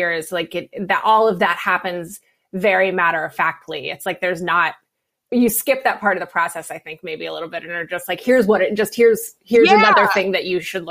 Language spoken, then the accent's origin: English; West Virginia, United States; You know, I'm from West Virginia and I do a lot of my writing about Appalachia.